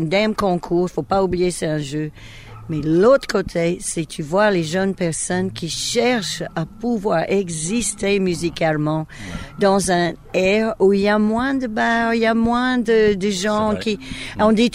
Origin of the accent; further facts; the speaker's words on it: Alabama, United States; accent: Alabama; French is a second language; Mon accent d'Alabama, l'accent en français, a coupé aussi